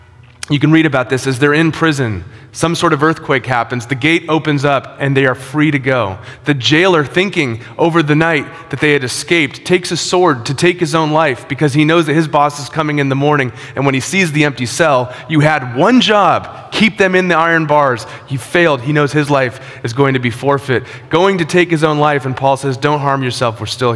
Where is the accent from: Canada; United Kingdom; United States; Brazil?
United States; San Diego, California; I was born and raised in San Diego, and so friends from San Diego would come up and stay in our home.